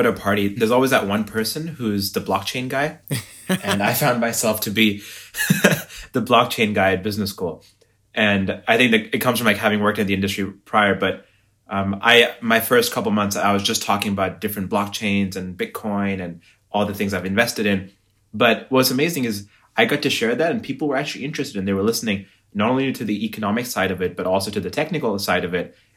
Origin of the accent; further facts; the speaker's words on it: Shanghai, China; also born or lived in Switzerland / France; now in United States; I grew up in Shanghai, in Switzerland, in France.